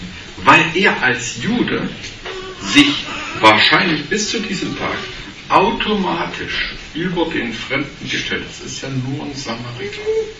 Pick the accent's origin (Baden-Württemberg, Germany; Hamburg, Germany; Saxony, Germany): Saxony, Germany; Im Erzgebirge, wo ich aufgewachsen bin, da konntest du die Türen auflassen